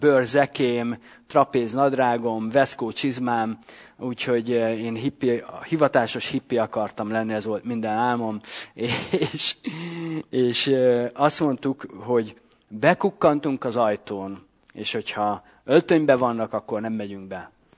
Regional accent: Debrecen, Hajdú-Bihar, Hungary; és én 6 éves korunk óta ismerjük egymást, gyerekkori játszó pajtások voltunk, Debrecenben, ahogy felnőttünk.

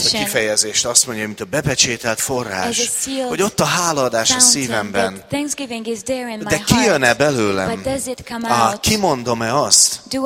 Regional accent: Hungary; tudom, hogy magyarok vagyunk

